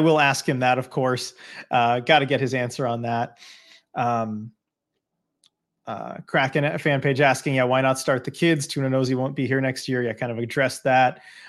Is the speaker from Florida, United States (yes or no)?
no; Thousand Oaks, California, United States; and I am also from Thousand Oaks, California. So same hometown.